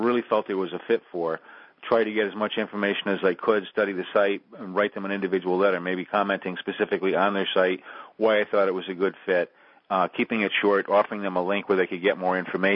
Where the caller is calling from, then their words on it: Yelm, Washington, United States; I'm calling from Yelm, Washington.